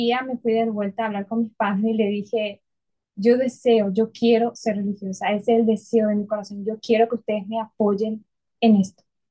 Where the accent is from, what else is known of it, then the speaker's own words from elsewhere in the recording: Paraguay; Bueno, yo soy de Paraguay, un país que tiene frontera con Brasil.